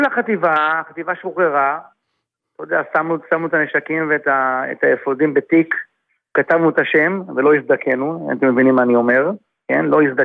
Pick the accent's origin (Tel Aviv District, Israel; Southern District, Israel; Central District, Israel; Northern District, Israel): Tel Aviv District, Israel; Tel Aviv; בתל אביב.